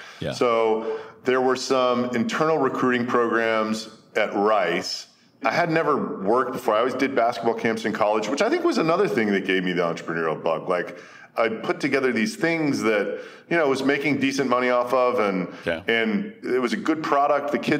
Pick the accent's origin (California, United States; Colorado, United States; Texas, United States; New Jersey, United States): Texas, United States; Houston; I grew up in Houston, Texas, and my father was an oil trader.